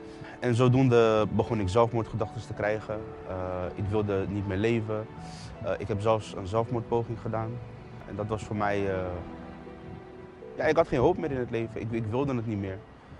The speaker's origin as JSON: {"language": "Dutch", "town": "The Hague", "region": "South Holland", "country": "Netherlands", "said": "Ik kom uit Den Haag. Ik heb een goede jeugd gehad."}